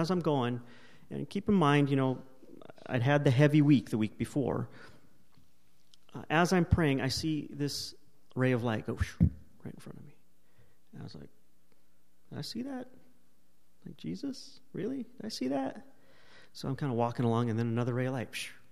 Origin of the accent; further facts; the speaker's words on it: California, United States; I'm from California. We don't have fireflies.